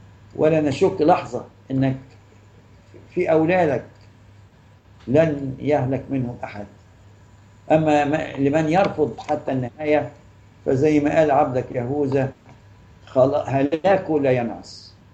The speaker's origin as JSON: {"language": "Arabic", "country": "Egypt", "said": "والناس كلها عندنا في مصر طبعا في كل البلاد بيحتفلوا"}